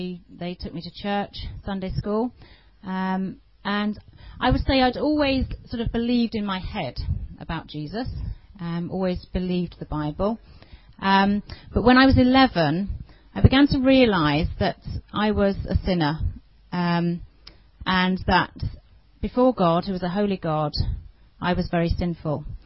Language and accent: English; Ashford, South East England, United Kingdom; born there; I was born in Ashford, Middlesex, that area. Which, for those of you who don't know where that is, that's kind of near Heathrow, so out of London.